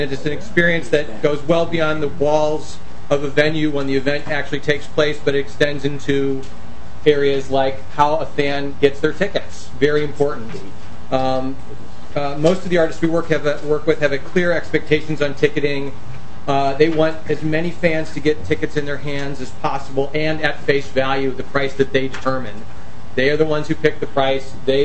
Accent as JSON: {"language": "English", "town": "Chicago", "region": "Illinois", "country": "United States", "said": "I'm not. I'm actually from Chicago."}